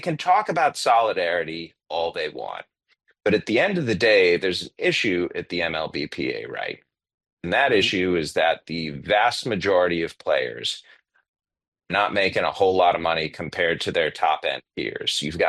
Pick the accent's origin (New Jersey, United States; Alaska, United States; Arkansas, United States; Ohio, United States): Ohio, United States; Cleveland; now in Kansas City, United States; I'm a Midwest guy, Stephen A. I grew up in Cleveland. I live in Kansas City now.